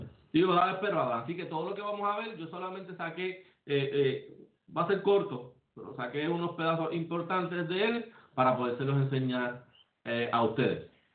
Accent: Puerto Rico; born there; Yo nací en Puerto Rico, sigo siendo de Israel.

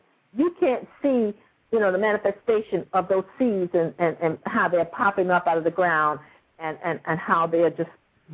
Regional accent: the South, United States; I'm from the South.

